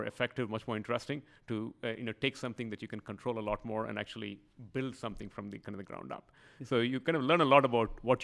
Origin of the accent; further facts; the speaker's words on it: India; also born or lived in Chennai / Mumbai / Bengaluru; I was born in India, in Madras.